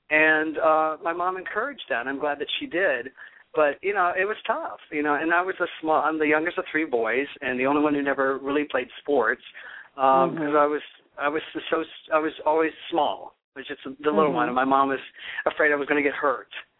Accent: Canton, Ohio, United States; And I grew up in Canton, Ohio, which is the Pro Football Hall of Fame city, you know, very, very Midwest, very blue collar, very right wing overall.

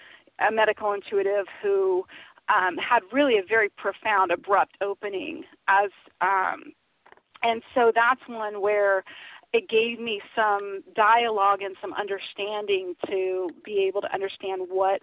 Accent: West Palm Beach, Florida, United States; Yes, I was born in West Palm Beach, Florida, and actually, not by chance, grew up down the street from Hippocrates Health Center

